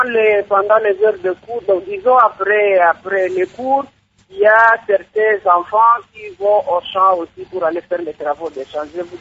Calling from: North Kivu, DR Congo; ici, chez nous, dans le Nord Kivu, je parle précisément du Grand Nord Kivu

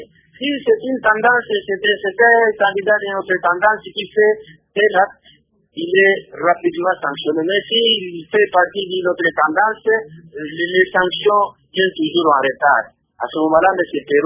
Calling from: Lubumbashi, Haut-Katanga, DR Congo; Par exemple, ici chez nous, à Lubumbashi

